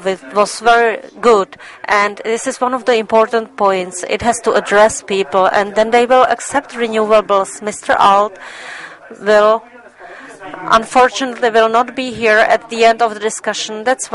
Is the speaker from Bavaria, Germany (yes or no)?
yes; Passau, Bavaria, Germany; English is a second language; I am from Passau, and I am a member of the Bavarian platform.